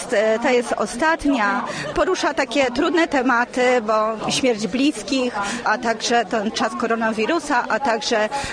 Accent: Uniejów, Łódź Voivodeship, Poland; Przyjechałam z Uniejowa.

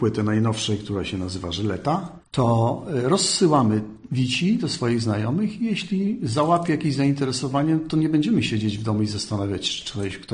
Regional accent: Wichernik, Łódź Voivodeship, Poland; ja tutaj jakby korzeniami jestem mocno wrośnięty w ziemię wieluńską. Całe moje dzieciństwo spędziłem u moich ukochanych dziadków, już niestety świętej pamięci, na wsi Wichernik, między Skomlinem a Mokrskiem.

